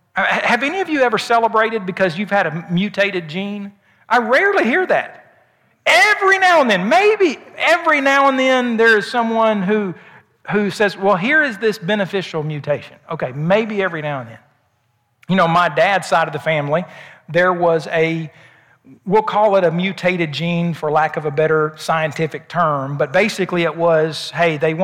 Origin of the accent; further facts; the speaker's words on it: Oklahoma, United States; moved away; And by the way, I grew up in Oklahoma. I thought when I left Oklahoma, I wouldn't have as many tornado scares, but I think maybe there's been more since I've lived in Alabama the last 22 and a half years.